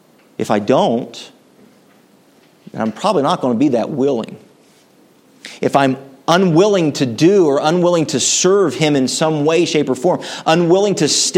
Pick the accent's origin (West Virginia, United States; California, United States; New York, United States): West Virginia, United States; now in Ohio, United States; When my wife and I grew up in West Virginia, she grew up in Kentucky, and God saw fit to have two hillbillies come together and move to the Buckeye State.